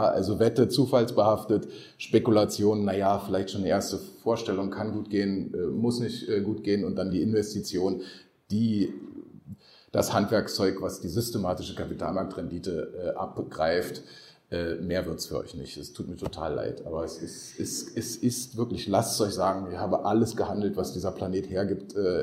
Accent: Germany; Saß als Piefke natürlich vor der Tagesschau.

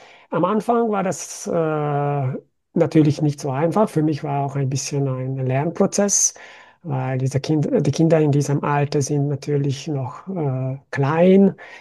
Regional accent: Budapest, Hungary; now in Austria; Ich bin seit 2001 in Österreich. Ich komme aus Budapest

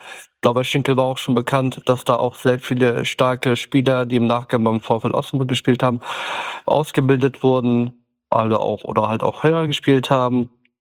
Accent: Kars, Kars Province, Turkey; German is a second language; now in Germany; wir sind ja Kurden aus der Türkei. Mhm. Wir kommen ja aus der Grenze Armenien, aus Kars 36.

